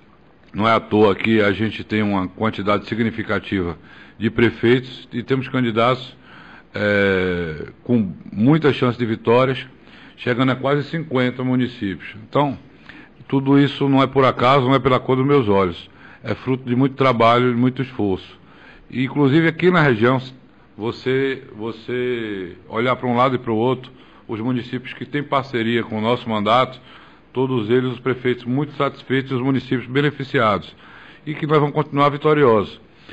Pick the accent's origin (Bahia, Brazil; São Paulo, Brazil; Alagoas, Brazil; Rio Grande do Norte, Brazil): Bahia, Brazil; Campo Formoso; não é só Campo Formoso que é a minha terra